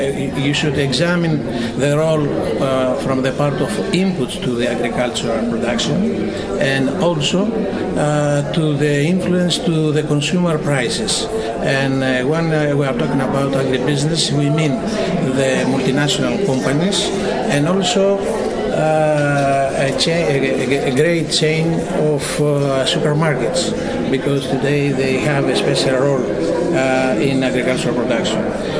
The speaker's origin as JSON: {"language": "English", "country": "Greece", "second_language": "English", "said": "I am from Greece."}